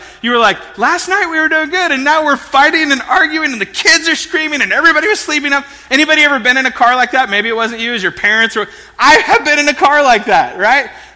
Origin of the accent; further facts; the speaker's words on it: United States; I'm an American